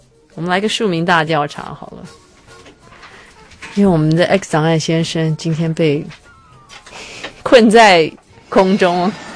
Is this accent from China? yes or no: no; Taiwan; 我们台湾人又多了一个全球第一，我们是全世界最爱手机上网的人